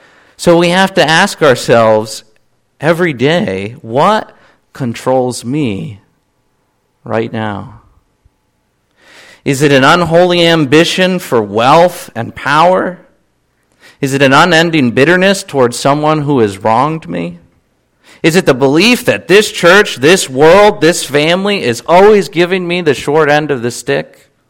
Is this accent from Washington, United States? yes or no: no; Pennsylvania, United States; And I said, "Well, I'm from Pennsylvania."